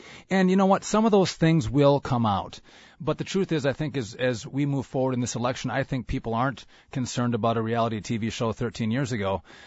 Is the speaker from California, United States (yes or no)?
yes; Hayward, California, United States; Well, I was born and raised in Hayward